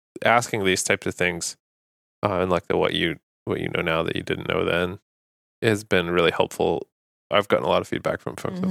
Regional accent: Northeast, United States; I grew up in the Northeast, so not a lot of publicly accessible land.

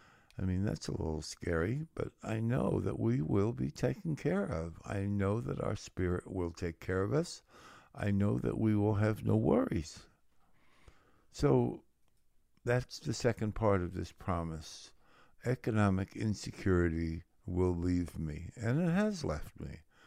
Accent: The Bronx, New York, United States; Of course, I grew up in New York, so I think in the Bronx, and I think my immune system got pretty strong.

